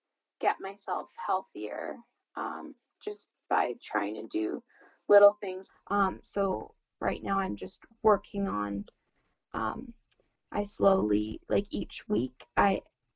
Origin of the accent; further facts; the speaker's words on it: Canada; moved away; also born or lived in Asia; I am from Canada, but I've lived overseas in Asia for most of my life.